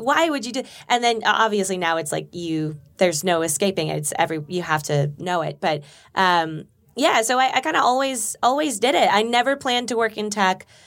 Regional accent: Burbank, California, United States; I grew up in Burbank.

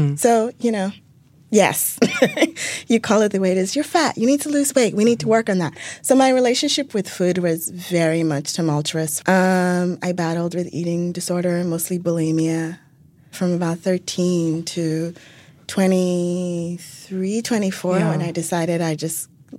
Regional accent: Nigeria; I was very excited about the okra because I'm Nigerian and we love okra.

